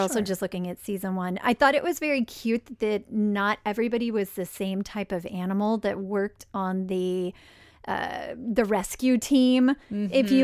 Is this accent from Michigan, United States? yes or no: no; Texas, United States; Because I'm from West Texas where we had deer mice.